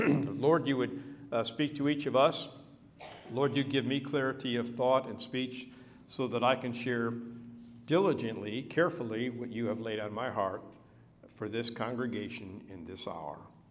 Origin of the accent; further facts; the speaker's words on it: Ruggles, Ohio, United States; I'm from Ruggles, Ohio.